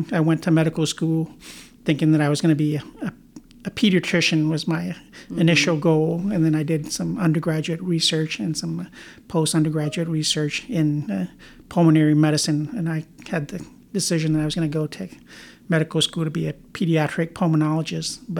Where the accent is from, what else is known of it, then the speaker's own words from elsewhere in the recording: Des Moines, Iowa, United States; also born or lived in Carlisle; I grew up in the Des Moines area, originally in a small town called Carlisle, Iowa, just a little bit south of Des Moines. But then we moved to Des Moines, where I went to junior high and high school